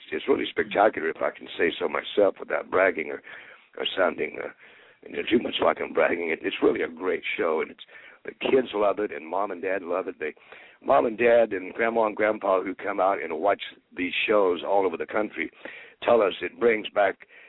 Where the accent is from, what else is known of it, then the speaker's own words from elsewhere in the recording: Arkansas, United States; now in Branson, United States; I'm originally from Arkansas. I was born and raised in Arkansas, in sort of the north central part of Arkansas, about 90 miles from north of Little Rock.